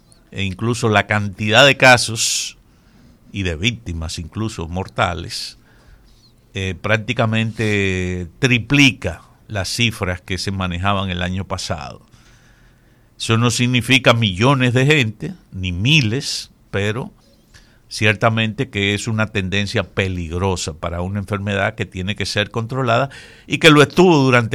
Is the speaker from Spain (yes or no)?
no; Cibao, Dominican Republic; pero yo soy cibaeño.